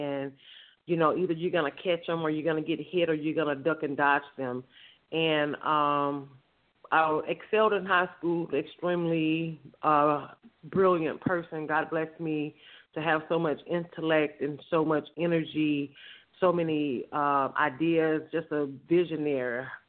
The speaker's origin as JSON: {"language": "English", "region": "Mississippi", "country": "United States", "tie": "born or raised there", "said": "I'm originally from Mississippi, born and raised there. Came from a single family home."}